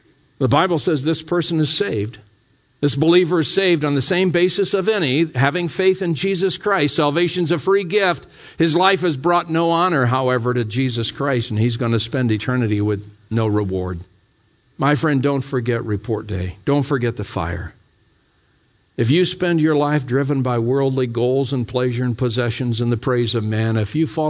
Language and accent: English; Ohio, United States; I still remember growing up in Ohio and had two uncles.